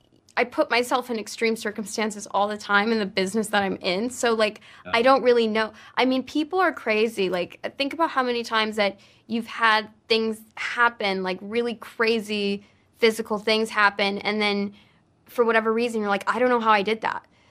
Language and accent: English; New York, United States; No, I'm from New York. It's very hard.